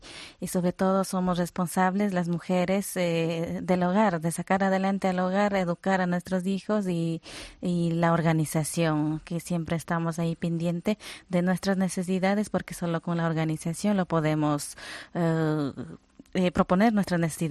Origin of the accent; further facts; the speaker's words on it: Palmira, Chimborazo, Ecuador; nosotros en la parroquia Palmira